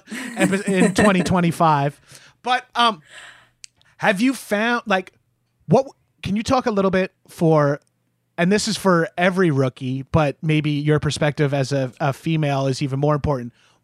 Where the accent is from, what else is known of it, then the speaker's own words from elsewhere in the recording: Long Island, New York, United States; Like, I'm from Long Island. I played football.